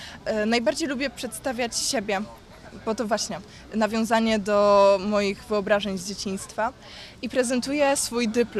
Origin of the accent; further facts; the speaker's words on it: Bydgoszcz, Kuyavian-Pomeranian Voivodeship, Poland; born there; urodziłam się w Fordonie i to w takiej tej części, gdzie były duże problemy, na przykład z alkoholem albo z innymi patologicznymi sytuacjami.